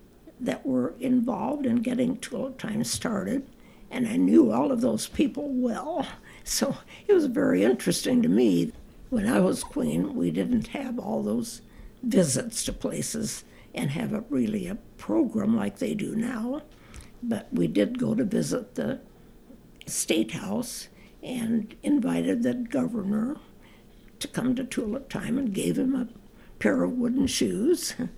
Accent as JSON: {"language": "English", "town": "Pella", "region": "Iowa", "country": "United States", "tie": "born or raised there", "said": "Pella was always my hometown, but I was gone to teach school in Collins High School and Perry High School, but I always made it back by Friday night to be here at least for the Saturday of tulip time."}